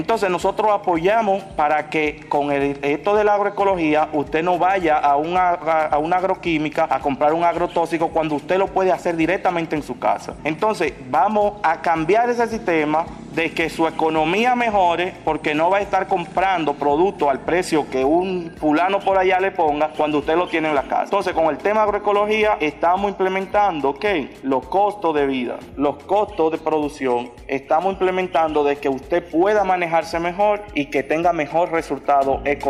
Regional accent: Dominican Republic; soy de República Dominicana

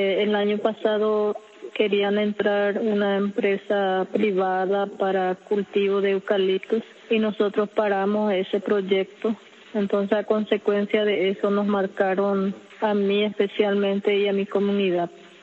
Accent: Paraguay; Nosotros somos de Paraguay, somos parte de la Conamuri, somos pueblo Com, habitamos acá en territorio chaqueño, a 47 kilómetros de Asunción

